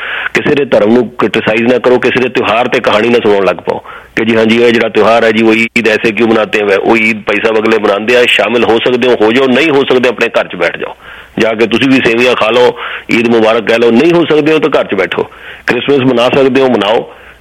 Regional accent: Jalandhar, Punjab, India; moved away; ਲੇਕਿਨ ਇਹ ਖਬਰ ਕਦੇ ਨਹੀਂ ਆਈ ਸਾਡੇ ਉੱਥੋਂ ਕਿ ਜੀ ਮਦਰਾਸ ਵਿੱਚ ਜਾਂ ਈਵਨ ਸਾਡਾ ਸ਼ਹਿਰ ਜਲੰਧਰ ਲਾ ਲਓ, ਚੰਡੀਗੜ੍ਹ ਲਾ ਲਓ

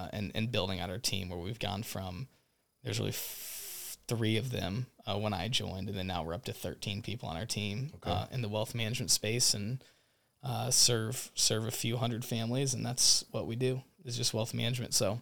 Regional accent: United States; So I was born and raised in the Quad Cities, jumped around schools growing up there

